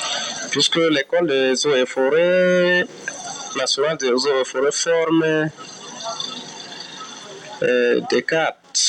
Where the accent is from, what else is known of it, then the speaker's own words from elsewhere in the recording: Djefatou, North, Cameroon; born there; Bon, je suis né à Djefatou.